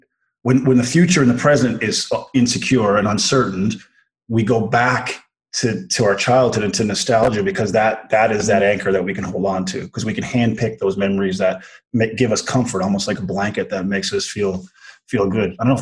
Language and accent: English; Corner Brook, Newfoundland and Labrador, Canada; When I go back to my hometown, I mean, I'm from Corner Brook, right? Newfoundland on the West Coast.